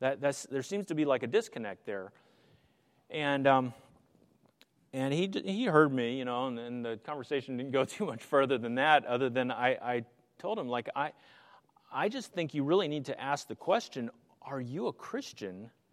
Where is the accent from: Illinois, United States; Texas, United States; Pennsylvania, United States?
Pennsylvania, United States; now in Pacific Northwest, United States; I grew up on the East Coast, grew up most of my years in Pennsylvania